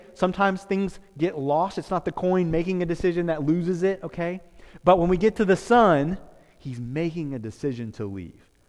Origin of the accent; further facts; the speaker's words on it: Texas, United States; but I'm from Central Texas, and mesquites are the bane of our existence, okay?